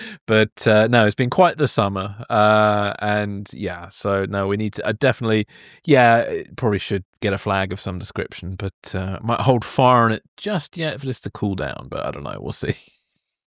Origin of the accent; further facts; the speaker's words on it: Guildford, South East England, United Kingdom; I'm running an introduction to podcasting course on the 22nd of September in my hometown of Guildford.